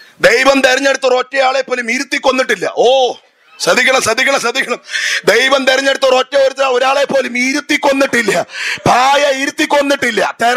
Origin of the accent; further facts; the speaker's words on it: Helibria, Kerala, India; born there; ഏലപ്പാറയ്ക്ക് അടുത്ത് ഹെലിബ്രിയ എന്റെ ജന്മസ്ഥലവാ.